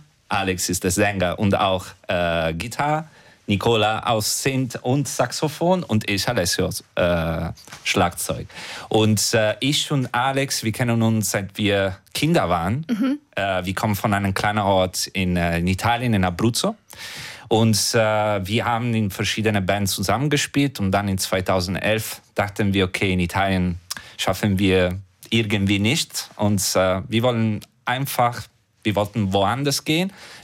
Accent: Germany; Also ich komme aus Deutschland

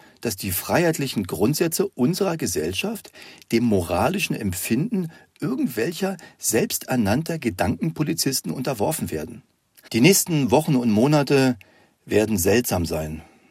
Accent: Germany; Das hat vermutlich mit meiner Jugend in der DDR zu tun

